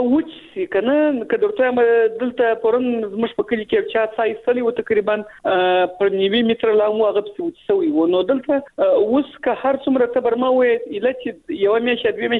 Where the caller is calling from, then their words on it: Kandahar, Afghanistan; له کندهار